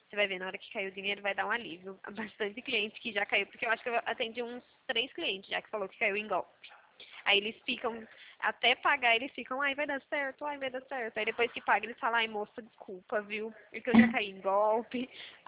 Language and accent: Portuguese; Araras, São Paulo, Brazil; Eu sou aqui de Arara, São Paulo.